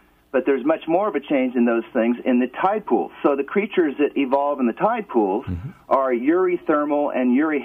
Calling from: Garberville, California, United States; I'm in Garberville.

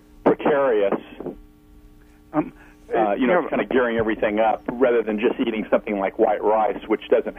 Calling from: Missouri, United States; Missouri.

